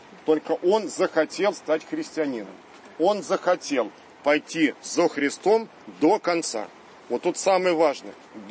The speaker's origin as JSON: {"language": "Russian", "region": "Moscow", "country": "Russia", "tie": "born or raised there", "said": "А так, как коренной москвич, я интересовался жизнью московских священников"}